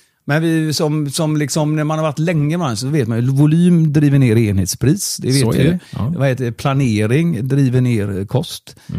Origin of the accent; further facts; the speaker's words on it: Germany; Swedish is a second language; now in Sweden; huvudkontoren från Göteborg söderut, nere i mitt hemland Tyskland